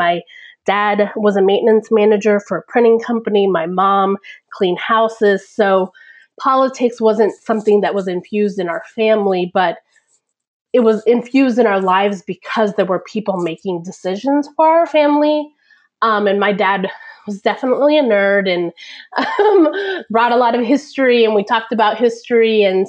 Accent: Texas, United States; also born or lived in Venezuela; You know, I grew up in Texas. I was born in Venezuela, came to the U.S. around 3, and I come from an immigrant background.

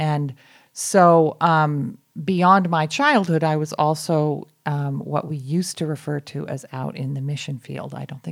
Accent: Boston, Massachusetts, United States; also born or lived in Salt Lake City, Utah; I lived in Salt Lake as a very young child, but then my family moved east and I grew up in Boston.

